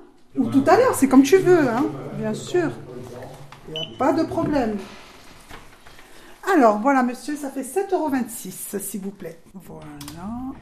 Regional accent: Francardo, Corsica, France; born there; Et je suis née à Francarde. Donc, je suis un peu d'ici, on va dire.

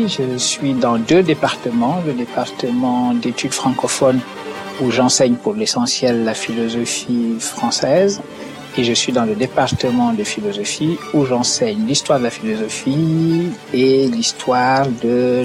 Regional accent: Senegal; also born or lived in Chicago, United States; now in United States; j'ai enseigné pendant 20 ans chez moi, au Sénégal

